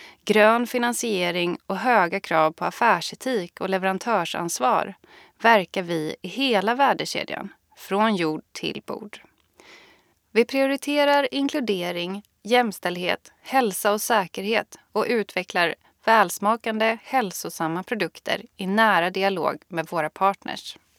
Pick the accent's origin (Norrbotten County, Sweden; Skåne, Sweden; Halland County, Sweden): Halland County, Sweden; now in Stockholm, Sweden; Jag är född och uppvuxen i Halland men bor och arbetar numera i Stockholm.